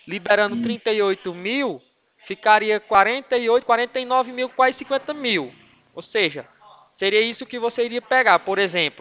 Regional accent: Ouricuri, Pernambuco, Brazil; Só que eu não moro aí, né? Hoje eu tô trabalhando longe. Trabalho na central do Santander, em São Paulo, né? Mas sou de Ouricuri.

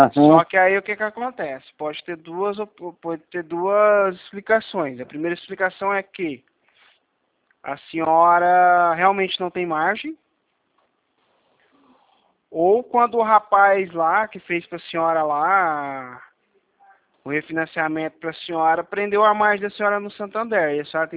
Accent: Campo Grande, Mato Grosso do Sul, Brazil; Não, eu sou do Mato Grosso do Sul.

